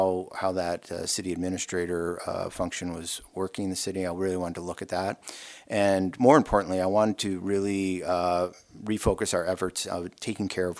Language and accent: English; Massachusetts, United States; also born or lived in Maine; I grew up back east in Massachusetts and Maine, and came out west for undergraduate at University of Denver, and instantly fell in love with the West.